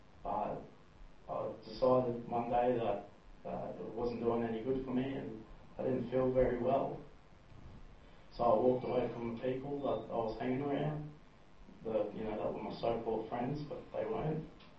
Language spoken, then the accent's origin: English; Melbourne, Victoria, Australia; born there; I was born in Melbourne. My father's family are from Yorta Yorta. Your tribe, my mum's family is Wiradjuri.